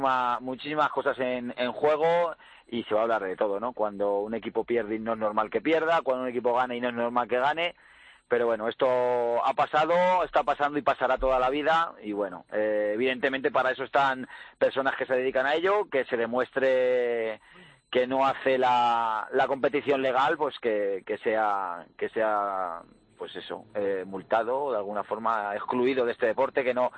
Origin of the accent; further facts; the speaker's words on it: Madrid, Community of Madrid, Spain; he podido terminar la carrera en el equipo de mi ciudad. Orgulloso de todo lo que he hecho en todos los equipos madrileños, me siento muy madrileño